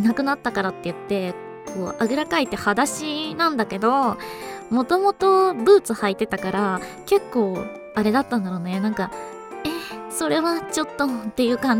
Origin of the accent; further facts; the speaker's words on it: Shikoku, Japan; まあ四国って基本海外なんで他のね乗り物で帰ろうとすると結構かかるから